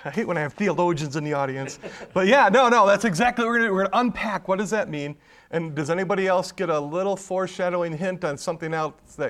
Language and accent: English; Milwaukee, Wisconsin, United States; I was raised in the Milwaukee area. Grew up a little bit in West Dallas and eventually graduated from Greendale High School. So very familiar with the Milwaukee area.